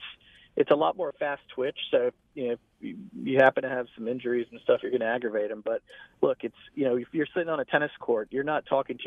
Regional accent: Florida, United States; I grew up in Florida.

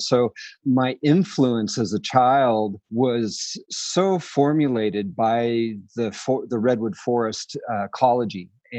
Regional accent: Felton, California, United States; also born or lived in Pasadena; I grew up in Santa Cruz Mountains, a little town called Felton, California, but I was born in Pasadena, but didn't live there very long.

